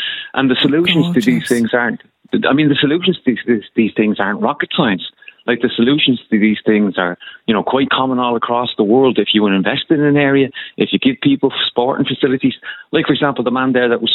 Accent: Dublin, Leinster, Ireland; I grew up in Fatima Mansions flats, so it's one of the, you know, real pockets of deprivation in the area.

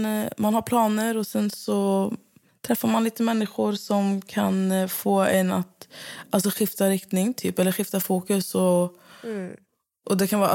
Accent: Skövde, Västra Götaland County, Sweden; now in Stockholm, Sweden; Men staden, Skövde, alltså jag är ju hemma i Skövde.

